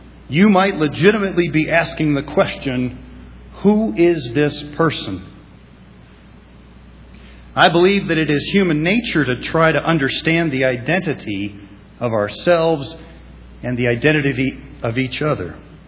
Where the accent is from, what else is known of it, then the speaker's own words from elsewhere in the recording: Columbus, Ohio, United States; that I grew up in Columbus, Ohio, that I worked as a park ranger for 22 years